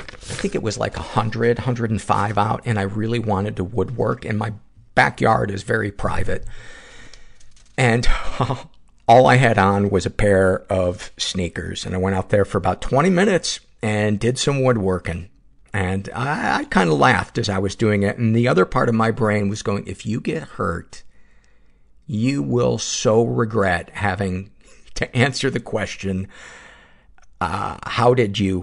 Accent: Washington, United States; bought my first home back in my home state of Washington.

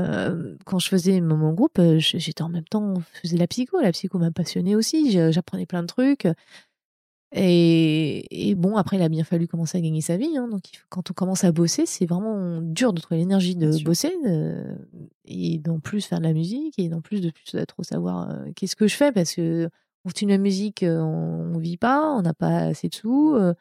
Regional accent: France; now in United States; Mais oui, je suis française, hein, je ne suis pas américaine, j'ai une carte verte.

